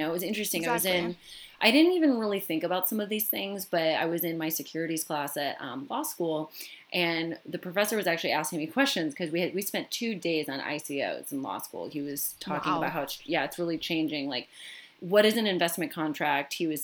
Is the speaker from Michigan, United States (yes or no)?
yes; Michigan, United States; So you can have a token for a small community, let's say where I grew up in Michigan